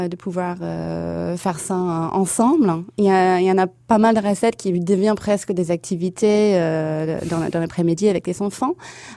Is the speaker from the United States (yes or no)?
yes; Michigan, United States; French is a second language; now in Paris, France; Je viens du Michigan, je suis américaine.